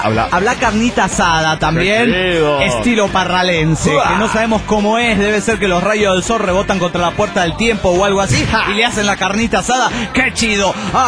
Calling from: Argentina; Hola chicos … de Argentina.

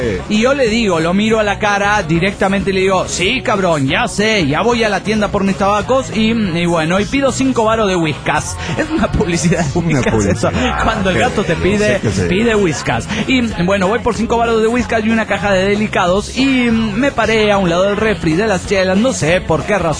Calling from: Morelia, Michoacán, Mexico; Hola, soy … de Morelia, Michoacán, México.

